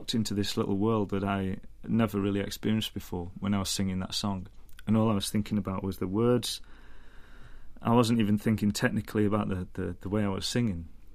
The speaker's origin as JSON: {"language": "English", "town": "Fleetwood", "region": "North West England", "country": "United Kingdom", "tie": "born or raised there", "said": "I did a Songs from the Shoals production in my hometown in Fleetwood."}